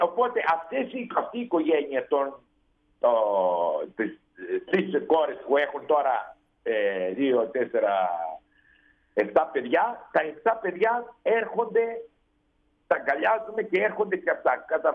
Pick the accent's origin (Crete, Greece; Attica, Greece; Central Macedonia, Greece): Central Macedonia, Greece; Thessaloniki; Εκεί πέρα στην Πάρο, εγώ ήμουν από τη Θεσσαλονίκη